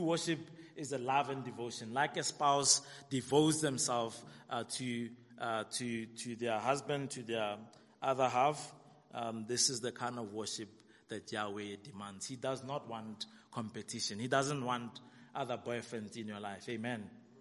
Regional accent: South Africa; Now, we are South African.

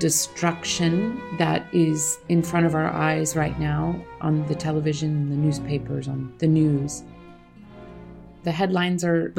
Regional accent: Kansas City, Missouri, United States; Sort of going back to that idea of, I grew up in Kansas City, right?

